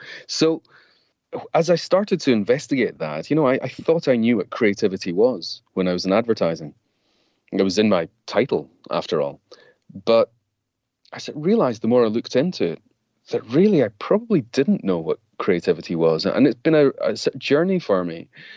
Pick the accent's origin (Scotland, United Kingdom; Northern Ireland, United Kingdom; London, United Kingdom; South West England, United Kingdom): Scotland, United Kingdom; all the way back to me growing up in Scotland and being a kid who was fascinated with the fact that Scottish heritage, it seemed to be all about innovation.